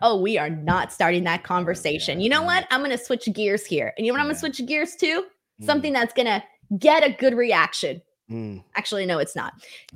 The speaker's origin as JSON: {"language": "English", "town": "Los Angeles", "region": "California", "country": "United States", "said": "I'm from Los Angeles. We're assholes over here."}